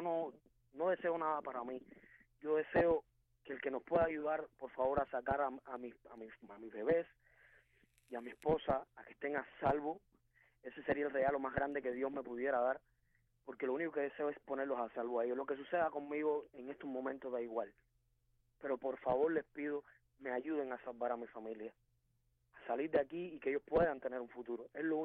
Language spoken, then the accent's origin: Spanish; Cuba; moved away; Nosotros salimos por miedo de Cuba.